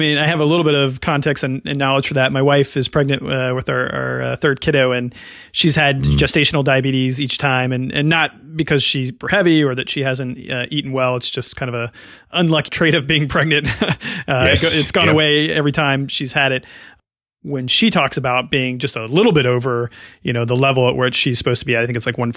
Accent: California, United States; growing up in California, I did a lot of surfing.

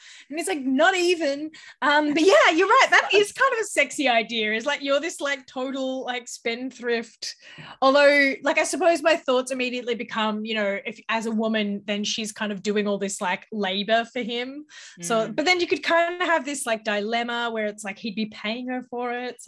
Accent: Australia; I am Australian, if you can't tell from my voice.

